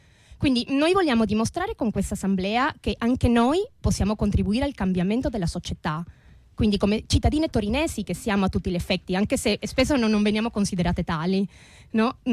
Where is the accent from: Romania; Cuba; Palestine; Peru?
Peru; now in Italy; io che sono peruviana